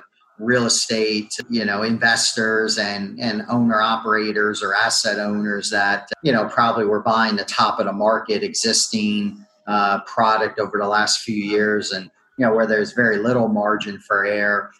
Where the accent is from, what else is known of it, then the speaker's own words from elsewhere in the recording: Allentown, Pennsylvania, United States; So I grew up in the Allentown, Pennsylvania area. Most of my family is, you know, scattered throughout southeastern Pennsylvania between, you know, Allentown and Philadelphia.